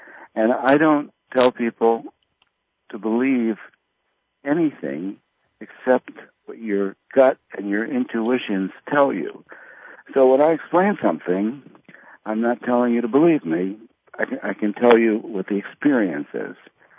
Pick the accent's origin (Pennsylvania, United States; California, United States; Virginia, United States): Pennsylvania, United States; Philadelphia; born there; You know, I was born in Philadelphia.